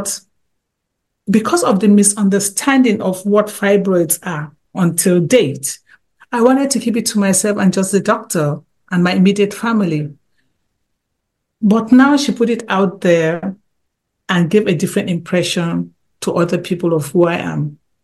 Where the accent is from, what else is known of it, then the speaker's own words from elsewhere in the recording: Nigeria; from the environment I came from, being a Nigerian, there are some things we just don't say.